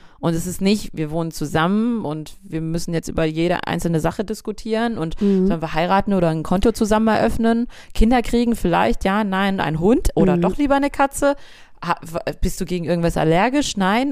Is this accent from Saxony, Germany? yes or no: yes; Dresden, Saxony, Germany; Viele von denen oder einige von denen sind da geblieben, also in Dresden, wo ich herkomme